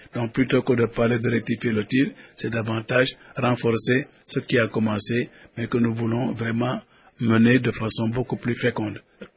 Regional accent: Senegal; Chez moi, au Sénégal, lorsque le pape

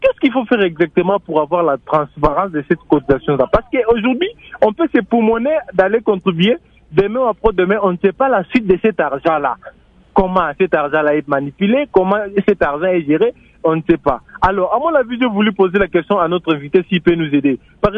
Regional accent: DR Congo; parce qu'on est Congolais

